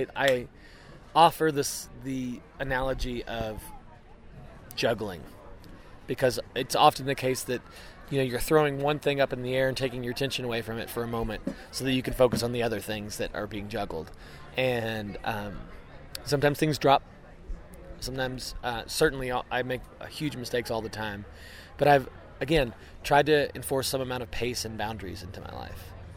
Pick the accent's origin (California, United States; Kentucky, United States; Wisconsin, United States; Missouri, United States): Kentucky, United States; Lexington; And it started in my hometown of Lexington, Kentucky, and went 330 miles down south to Bonnaroo Music Festival.